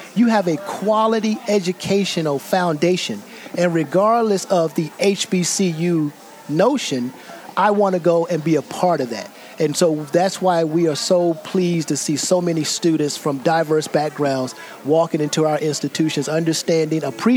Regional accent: Washington, District of Columbia, United States; born there; I was born in Washington, D.C., right? In fact, as we sit here, my cousin is eating in the restaurant.

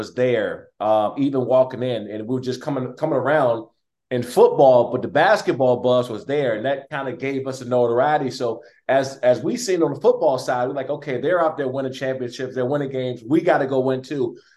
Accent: Maryland, United States; But me, I'm from Prince George's County. You couldn't buy me out of my backyard and my home.

